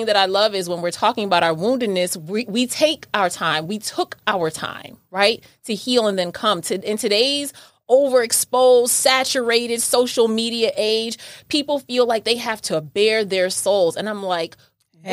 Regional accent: New York, United States; I'm from New York, you know, so it was in me, girl.

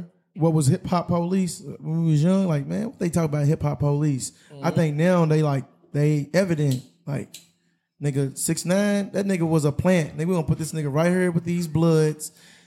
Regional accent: Louisville, Kentucky, United States; We come from Louisville.

